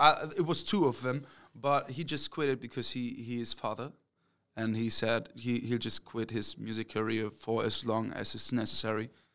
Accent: Minden, North Rhine-Westphalia, Germany; English is a second language; There's like a small place in Minden. It's my hometown. I don't know what the name of it is, but I kind of like it. It's at the river in Germany. We have the Weser.

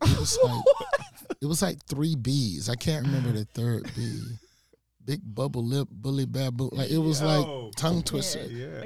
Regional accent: the South, United States; As a Southerner, I have to choose

